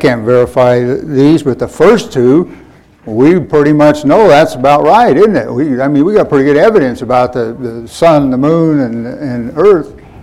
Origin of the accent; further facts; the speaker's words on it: Colorado, United States; But I'm from Colorado, we had four seasons, four distinct seasons, all different.